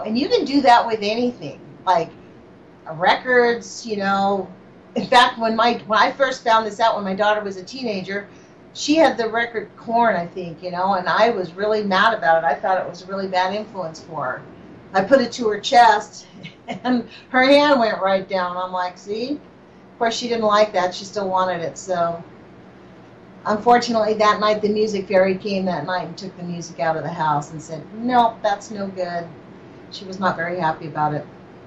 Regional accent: West Coast, United States; I'm from the West Coast

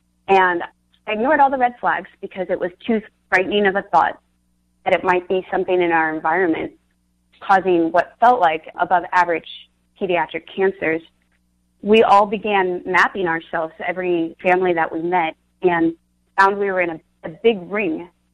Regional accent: Thousand Oaks, California, United States; even though I grew up in Thousand Oaks, which is just on the other side of the hill.

